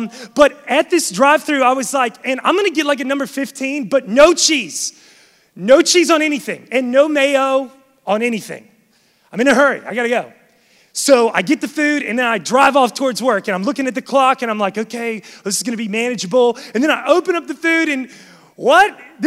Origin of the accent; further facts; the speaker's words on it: West Virginia, United States; now in Charlotte, United States; I'm from West Virginia, and when I first moved to Charlotte in 2007, I moved here to plant Vision Church 7 years ago.